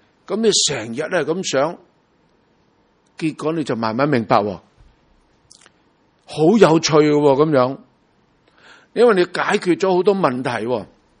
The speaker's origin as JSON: {"language": "Cantonese", "country": "Hong Kong", "said": "中国人，我们香港人很少书的，是吧？"}